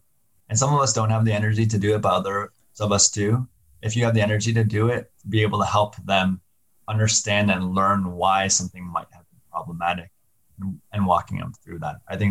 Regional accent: Kansas, United States; for me growing up in Kansas, you know, so much of what I was taught was kind of keep your head down, don't cause problems.

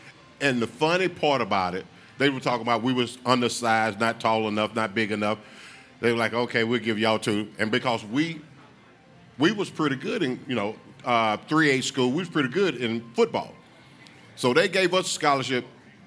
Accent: South Carolina, United States; between Columbia and Augusta, Georgia, and I went to Clemson. Clemson is like a three-hour drive from my hometown, and the University of South Carolina is like 45 minutes.

